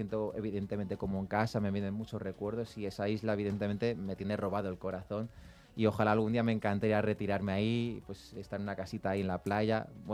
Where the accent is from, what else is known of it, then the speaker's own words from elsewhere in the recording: Spain; yo nací en España, me crié en España